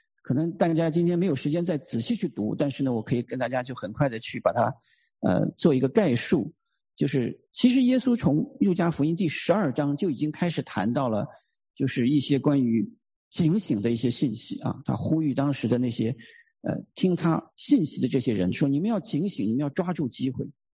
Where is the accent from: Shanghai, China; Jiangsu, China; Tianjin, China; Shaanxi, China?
Shaanxi, China; 我是陕西人，然后我父母亲又住在那个附近